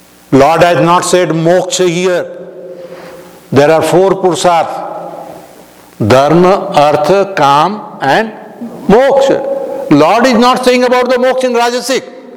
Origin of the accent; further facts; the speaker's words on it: Kolkata, West Bengal, India; I am from Calcutta, we know Jyoti Basu.